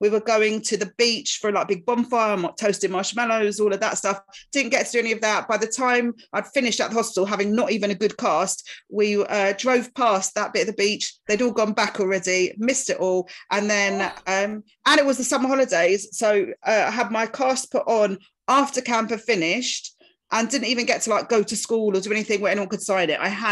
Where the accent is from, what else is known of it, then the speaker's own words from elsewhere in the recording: East of England, United Kingdom; I grew up in Essex country-ish